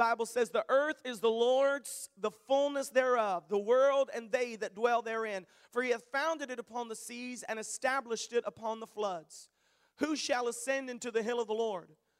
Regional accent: the South, United States; I'm from the South, and we call our boys Bubba and our girls Sissy.

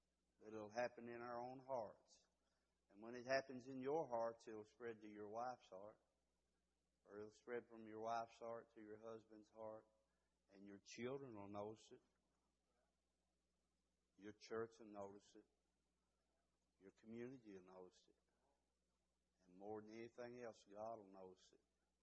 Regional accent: Kentucky, United States; I'm from Eastern Kentucky, and I'm not ashamed of that. That's who I am.

